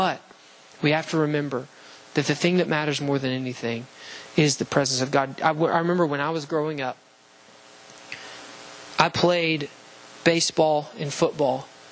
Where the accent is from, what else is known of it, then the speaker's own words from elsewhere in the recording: Alabama, United States; I was from the Bible Belt. I'm from Alabama.